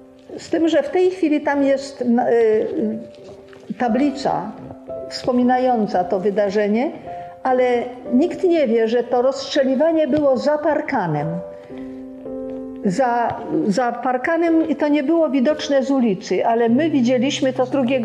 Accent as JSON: {"language": "Polish", "town": "Warsaw", "region": "Masovian Voivodeship", "country": "Poland", "tie": "born or raised there", "said": "to Polska. Urodziłam się w Warszawie w 1933 roku. I do 1939 roku mieszkałam z rodzicami na Saskiej Kępie."}